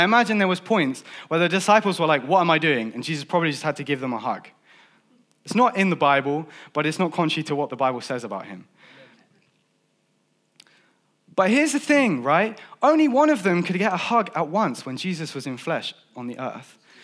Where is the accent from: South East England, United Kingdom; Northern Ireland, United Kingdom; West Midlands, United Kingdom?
South East England, United Kingdom; Fleet; I grew up in Fleet. In fact, I went to this lovely C of E school.